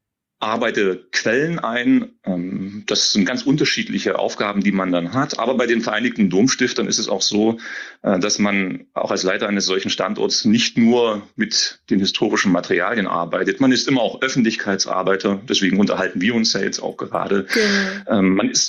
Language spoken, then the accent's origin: German; Querfurt, Saxony-Anhalt, Germany; Ich komme durchaus aus der Region, das ist die Region um Querfurt, ein Dorf, bin zunächst auch bei Naumburg in Schiffotte auch gewesen, dort auf die Schule gegangen